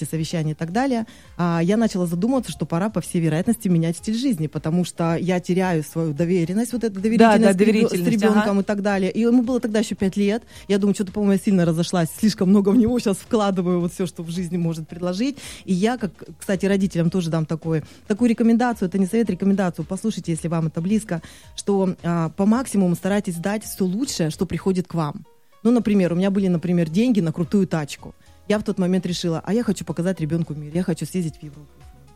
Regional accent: Siberia, Russia; так как я из Сибири, то разница во времени достаточно большая.

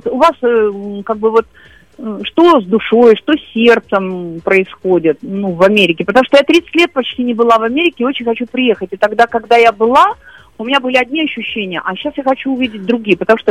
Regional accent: Komsomolsk-on-Amur, Khabarovsk Krai, Russia; born there; там, где я родилась, город в Комсомольске-на-Амуре, который строила моя бабушка с дедушкой.

